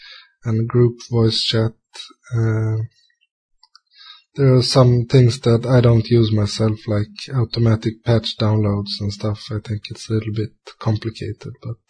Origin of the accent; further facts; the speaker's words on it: Sweden; English is a second language; Well, personally or privately, I'm from Sweden, and I'm a civil engineer